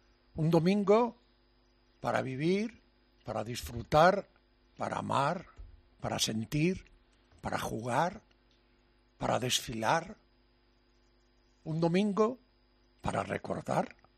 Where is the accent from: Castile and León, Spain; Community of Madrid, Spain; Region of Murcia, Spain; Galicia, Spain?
Galicia, Spain; Padrón; Hoy es el domingo de Pascua, la gran fiesta de mi pueblo, de Padrón, y voy a personificar en Padrón a todos los pueblos que hoy celebran fiesta de Pascua en España.